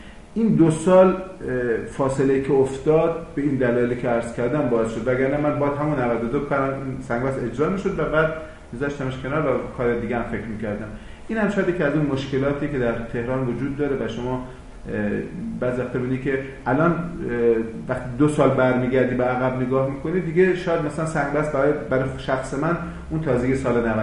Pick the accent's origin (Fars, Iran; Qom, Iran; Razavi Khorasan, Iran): Razavi Khorasan, Iran; Mashhad; moved away; این سالهایی که دورم از شهر خودم از مشهد